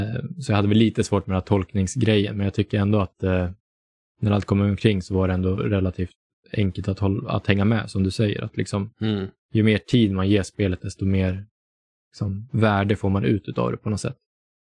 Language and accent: Swedish; Sweden; som svensk är det ganska, det skulle vara intressant att prata med en amerikan om hur de tolkar det här språket